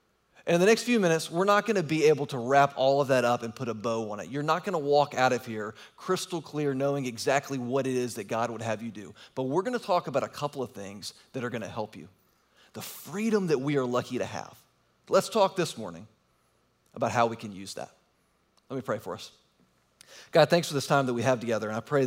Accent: Richmond, Virginia, United States; My son, our 7-year-old, he and I went to Richmond, Virginia, which is my hometown.

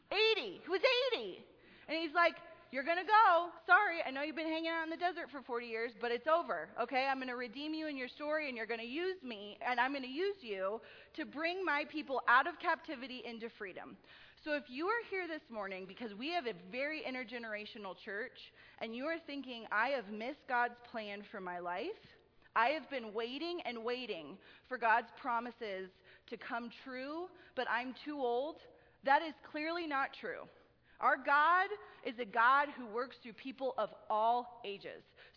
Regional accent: Greeley, Colorado, United States; because I'm from Greeley, I know lots of farmers

